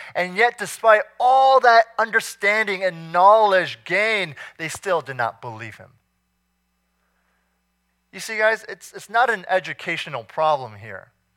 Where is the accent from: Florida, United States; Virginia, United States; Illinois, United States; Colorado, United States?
Virginia, United States; Alexandria; in the little studio that we all shared growing up in Alexandria